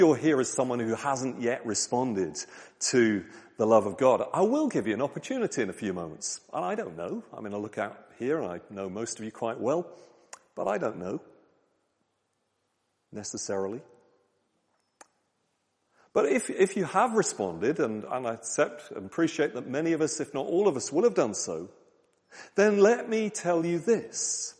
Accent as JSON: {"language": "English", "town": "Lowestoft", "region": "East of England", "country": "United Kingdom", "tie": "born or raised there", "said": "I grew up in Lowestoft, in Suffolk."}